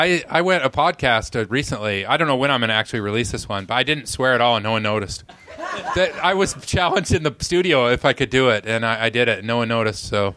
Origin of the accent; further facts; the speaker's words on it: Ogden, Utah, United States; See, you guys make fun of Utah Mormons. I grew up near Ogden. We all cursed.